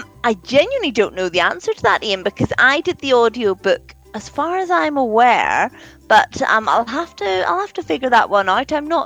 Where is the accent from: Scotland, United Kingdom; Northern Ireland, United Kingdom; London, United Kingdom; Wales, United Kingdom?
Northern Ireland, United Kingdom; When I was just a little girl growing up in Northern Ireland